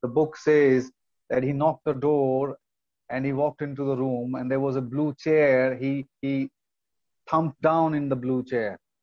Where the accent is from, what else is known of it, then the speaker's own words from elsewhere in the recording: India; Yeah, it's a funny story, because I grew up in India, and we are fascinated by films